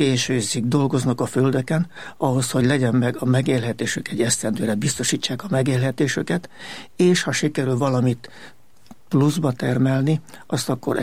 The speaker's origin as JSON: {"language": "Hungarian", "town": "Târgu Mureș", "region": "Mureș County", "country": "Romania", "tie": "born or raised there", "said": "Sokan kicsi meglepődnek azon, hogy Marosvásárhelyen születtem. Ott nőttem fel, ott lakom ugyanabban az utcában, amelyikben születtem"}